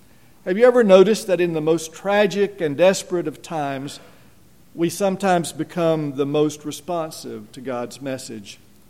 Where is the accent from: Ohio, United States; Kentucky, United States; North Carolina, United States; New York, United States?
North Carolina, United States; in the little town of Hudson, near where I grew up in Caldwell County.